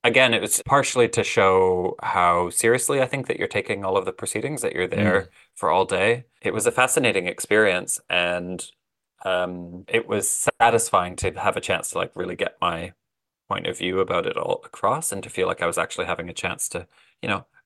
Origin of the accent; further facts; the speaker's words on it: Canada; I'm Canadian.